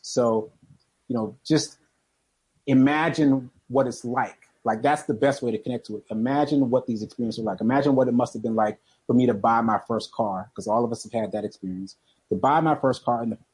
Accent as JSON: {"language": "English", "town": "Boston", "region": "Massachusetts", "country": "United States", "tie": "born or raised there", "said": "I was born and raised in Boston, and I was out with my brother, my older brother."}